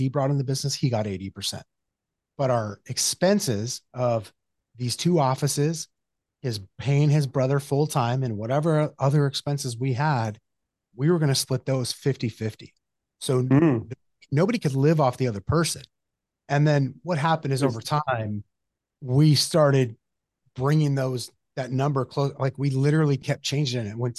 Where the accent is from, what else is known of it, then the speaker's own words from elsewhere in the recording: Yuma, Arizona, United States; we drove to my hometown, Yuma, Arizona, for some great Mexican food.